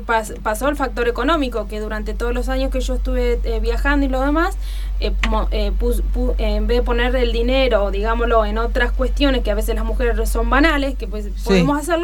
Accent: Tandil, Buenos Aires Province, Argentina; now in Neuquén, Argentina; Yo nací en Tandil, oriunda de Tandil, pero hace 20 años que vivo en Neuquén, así que es mi ciudad querida.

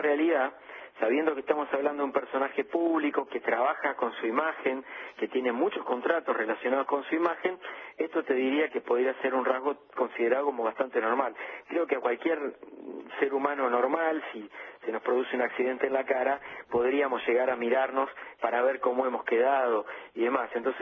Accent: Argentina; como argentinos

